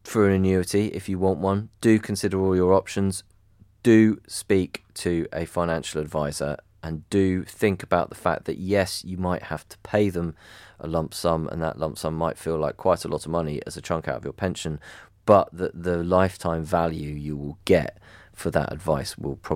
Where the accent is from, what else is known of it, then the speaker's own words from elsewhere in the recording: Harpenden, East of England, United Kingdom; I know that in the town that I grew up in Harpenden, which has 3 secondary schools